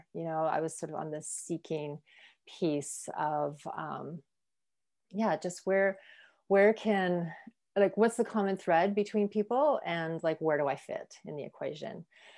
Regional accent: Alberta, Canada; I grew up in privilege. I grew up in Northern Alberta, so in an Irish Catholic family, Irish Scottish Catholic, I guess. I'm the youngest of seven.

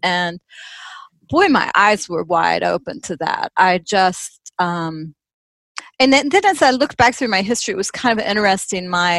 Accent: Midwest, United States; And for me, growing up in the Midwest, I was raised with by parents and grandparents very close involved in my life.

